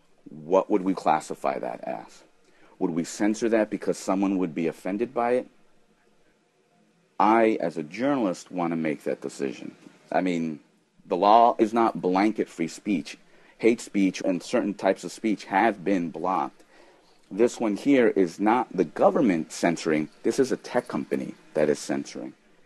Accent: United States; As an American journalist, freedom of speech is the First Amendment.

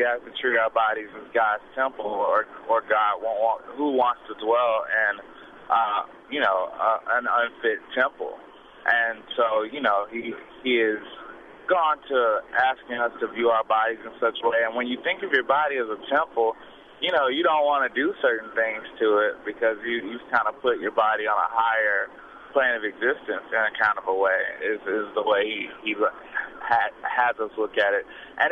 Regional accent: the South, United States; growing up in the South, I spent 3 days in a week in church, you know, Bible study, choir rehearsal, what have you.

